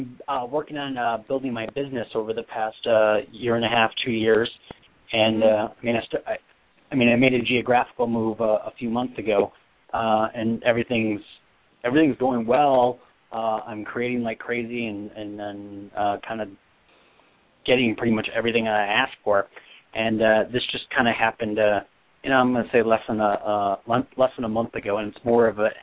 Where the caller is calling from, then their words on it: Arizona, United States; I'm calling from Arizona.